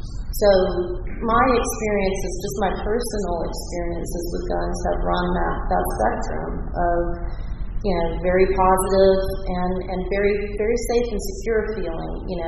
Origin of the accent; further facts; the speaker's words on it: Stokesdale, North Carolina, United States; So I'm from Stokesdale, North Carolina, which is just north of Winston-Salem. I grew up in a gun-owning and hunting family.